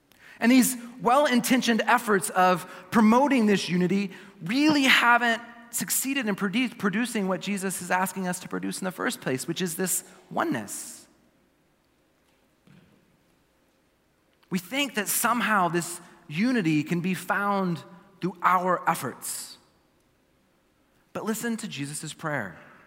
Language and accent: English; Texas, United States; like when I first was growing up in Texas and I learned how to two-step, because you learn how to two-step in Texas, that's what you do.